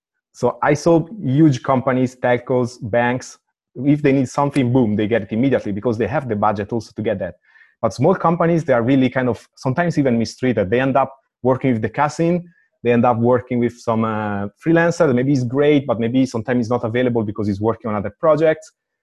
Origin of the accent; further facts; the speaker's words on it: Italy; English is a second language; I come from Italy and I am a technical dude.